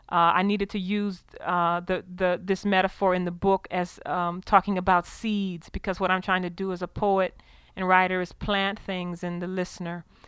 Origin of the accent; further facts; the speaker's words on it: South Carolina, United States; Growing up in South Carolina, rice was the national food for us, and we ate it several times a day and never got tired of it